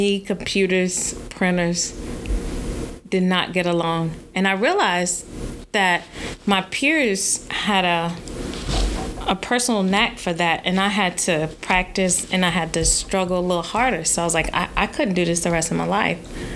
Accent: South Carolina, United States; Yeah, unfortunately, South Carolina is where I was born and raised.

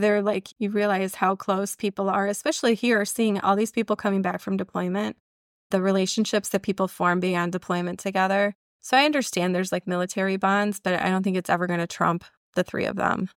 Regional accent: Chicago, Illinois, United States; we're from Chicago, the Chicago area.

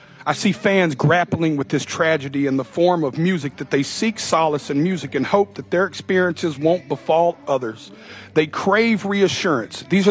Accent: Nashville, Tennessee, United States; I'm from Nashville, Tennessee.

